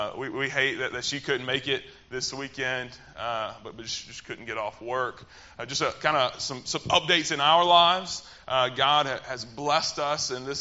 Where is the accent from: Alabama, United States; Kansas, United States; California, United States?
Alabama, United States; Mobile; I grew up in the South. I've been from Mobile my whole life.